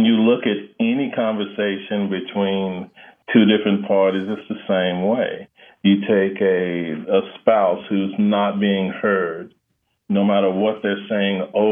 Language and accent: English; Charlotte, North Carolina, United States; Yes, Charlotte.